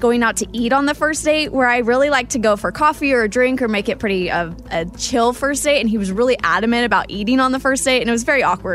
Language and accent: English; Wichita, Kansas, United States; 1 out of 10 dates happened in my hometown of Wichita, Kansas.